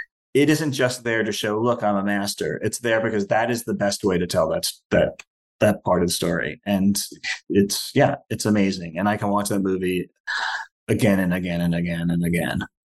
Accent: New York, United States; Goodfellas is, you know, being a New Yorker, I'm half Italian American, being a lifelong Scorsese lover

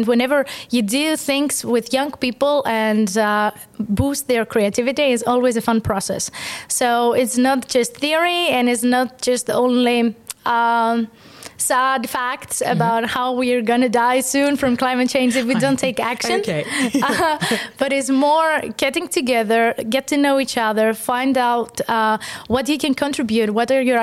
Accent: Greece; now in Estonia; I'm from Greece and I wanted a little bit of beat.

